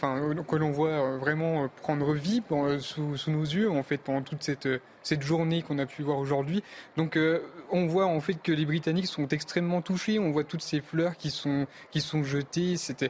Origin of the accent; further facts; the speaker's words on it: France; en tant que Français